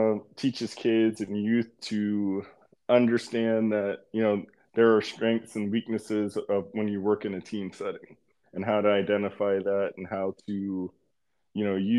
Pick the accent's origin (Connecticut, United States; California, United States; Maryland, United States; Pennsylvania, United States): Maryland, United States; growing up on the Eastern Shore, when I was a kid, we didn't have like a lot of after school programming.